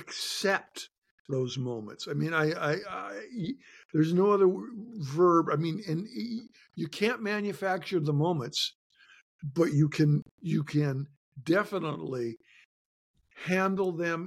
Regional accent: Shelby, Montana, United States; I'm back in my hometown of Shelby, Montana.

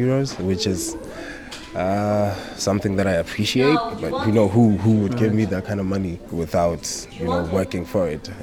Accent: Botswana; now in Ireland; Most definitely, because I'm from a very poor country. I'm from Botswana. So where I am from, we don't make that much.

